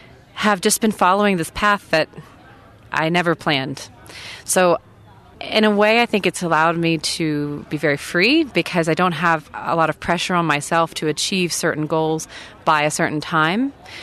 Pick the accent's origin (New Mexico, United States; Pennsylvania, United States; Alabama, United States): Alabama, United States; Huntsville; I began a small chamber music festival in Huntsville, Alabama.